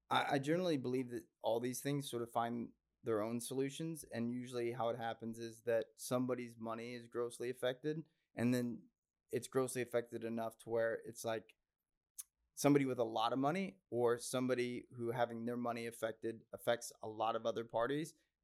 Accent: Midwest, United States; I'm from the Midwest, and so you're going to find that I get a lot of names wrong.

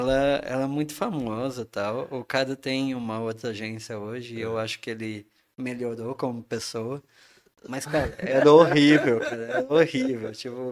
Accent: São Paulo, Brazil; also born or lived in Rio de Janeiro; Ah, eu sou de São Paulo, né? Eu sabia da rixa, mas não me ligava, sabe? Não me adaptei, cara. Aí voltei para São Paulo.

